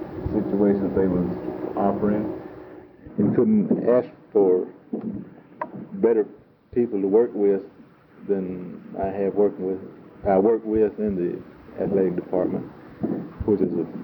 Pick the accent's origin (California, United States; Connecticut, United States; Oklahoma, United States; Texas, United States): Oklahoma, United States; Broken Bow; Yes, I was born in Broken Bow, Oklahoma. And my childhood wasn't any different from probably any other normal child